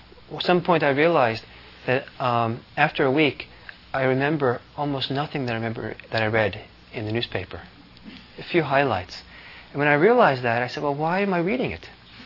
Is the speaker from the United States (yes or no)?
no; Italy; I remember growing up in Italy, the difficulty, the kind of infuriation at 1:30, everything being closed.